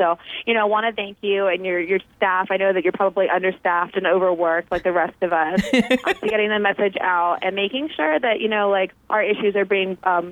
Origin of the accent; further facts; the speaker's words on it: Atlantic City, New Jersey, United States; I grew up blue collar in Atlantic City, and, you know, came from a community of color